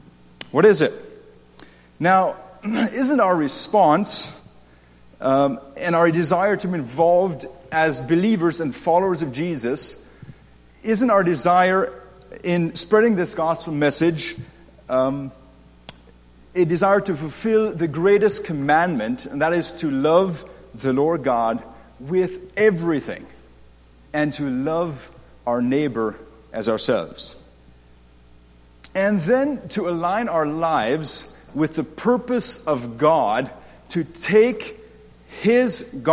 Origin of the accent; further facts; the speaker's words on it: Winnipeg, Manitoba, Canada; I'm from Winnipeg, Manitoba, Canada, so not too far from here, only 24 hours. For myself, I grew up in a Hutterite community left that setting